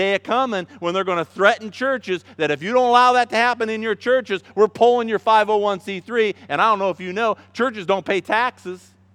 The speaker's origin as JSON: {"language": "English", "region": "Indiana", "country": "United States", "said": "It's because I'm from Indiana. You hated me because I'm a Hoosier."}